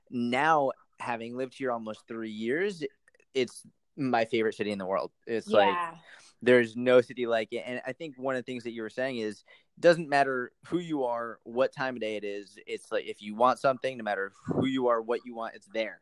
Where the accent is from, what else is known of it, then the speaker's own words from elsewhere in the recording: Boston, Massachusetts, United States; I grew up in Boston, and when I was younger, my mom would take me and my brother